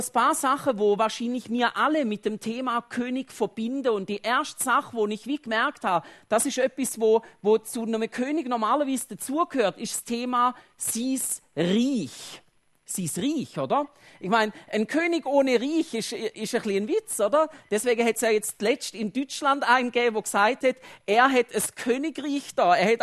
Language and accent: German; Switzerland; Und ich bin natürlich als Schweizer, bin ich natürlich froh, dass das so ist.